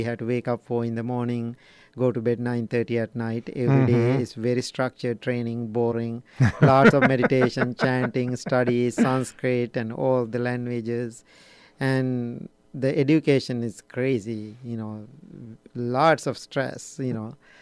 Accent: Sri Lanka; English is a second language; Yes, I born and raised in Sri Lanka. It's a little island, bottom of India.

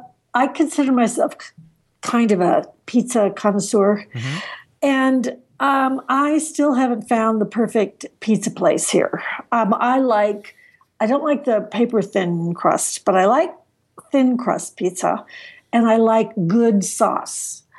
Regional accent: San Diego, California, United States; And when I go back to San Diego, we're from San Diego. I still have family and friends there.

